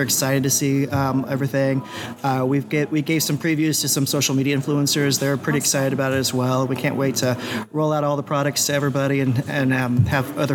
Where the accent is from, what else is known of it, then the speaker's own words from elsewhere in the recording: Kansas City, Missouri, United States; I grew up in Kansas City when a convention was always in Kansas City.